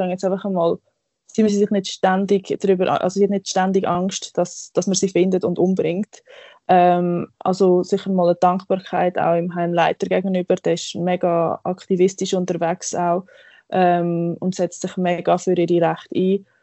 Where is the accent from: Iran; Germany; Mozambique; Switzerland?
Switzerland; bei uns in der Schweiz